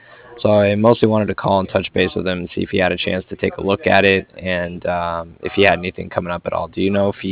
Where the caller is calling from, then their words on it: Cardiff, Wales, United Kingdom; And I was calling from Cardiff.